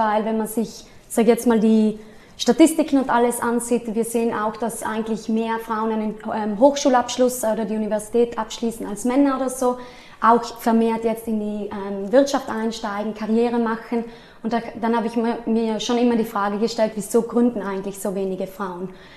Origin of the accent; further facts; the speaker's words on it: Trentino-Alto Adige, Italy; also Spitzname. Ich komme aus Südtirol, bin 28 Jahre alt, habe in Innsbruck internationale Wirtschaft studiert